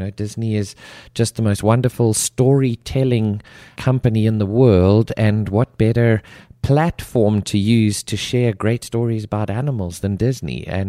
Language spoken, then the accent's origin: English; South Africa; I studied in South Africa. I grew up, born and raised in South Africa, fantastic country.